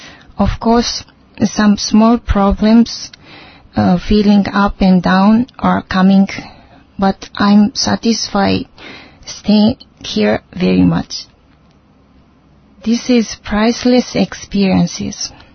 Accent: Japan; English is a second language; I am Japanese and from Japan.

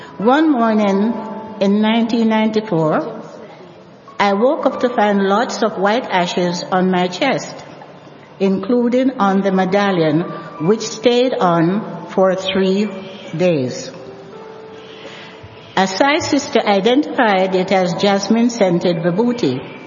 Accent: Jamaica; born there; I was born in Jamaica, West Indies.

